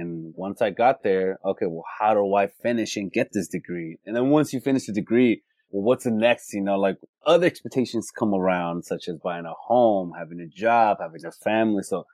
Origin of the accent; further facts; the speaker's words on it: California, United States; Born and raised in California. My parents are Mexicanos and first generation here in this country.